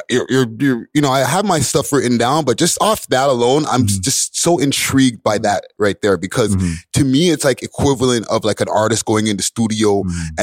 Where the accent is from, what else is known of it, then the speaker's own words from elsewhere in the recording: Montreal, Quebec, Canada; where I grew up in Montreal